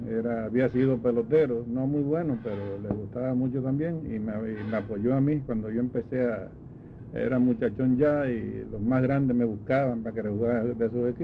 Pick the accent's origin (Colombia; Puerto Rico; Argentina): Puerto Rico; Arecibo; Nací en Arecibo